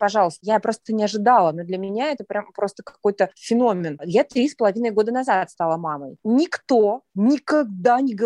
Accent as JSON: {"language": "Russian", "town": "Sevastopol", "region": "Crimea", "country": "Ukraine", "moved": "yes", "lives_now": "Moscow, Russia", "said": "Да, я сама из Крыма, из Севастополя, но я очень давно уехала в Москву и уже как бы больше, чем полжизни живу здесь."}